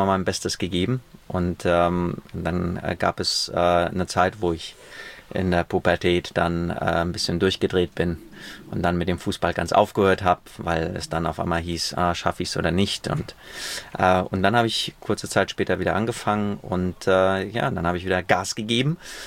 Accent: Poland; born there; 1980 geboren in Polen, also schon ein bisschen älter.

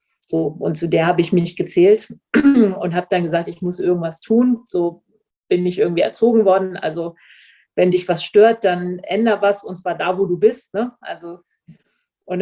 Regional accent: Oldenburg, Lower Saxony, Germany; also born or lived in Berlin / Frankfurt (Oder) / France; ursprünglich komme ich aus Oldenburg.

